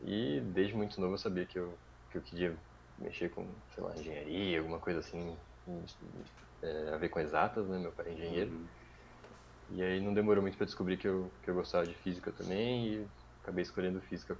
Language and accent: Portuguese; Valinhos, São Paulo, Brazil; also born or lived in Campinas; Nasci em Campinas, aí do lado, e fiquei 3 anos lá. E aí, dos 3, 4 anos até os 15, eu fiquei em Valinhos.